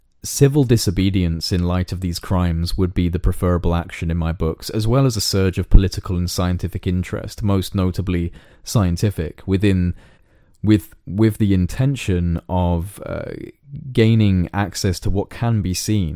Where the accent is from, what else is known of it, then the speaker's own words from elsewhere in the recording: United Kingdom; And I speak as a citizen of the United Kingdom when I say that the conversation taking place in my home country in relation to this issue is completely non-existent.